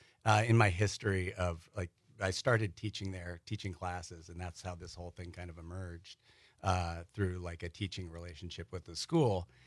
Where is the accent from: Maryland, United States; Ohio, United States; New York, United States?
New York, United States; Brooklyn; moved away as an adult; now in Wisconsin, United States; No, so Door County for me, I'm an implant. I came here from Brooklyn. My wife is from Wisconsin.